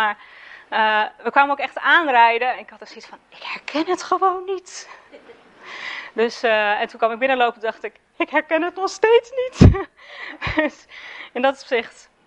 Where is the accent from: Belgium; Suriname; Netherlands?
Netherlands; Haarlem, North Holland; Dus dat is ik kom uit Haarlem, dus dat is tussen Haarlem en Vlaardingen.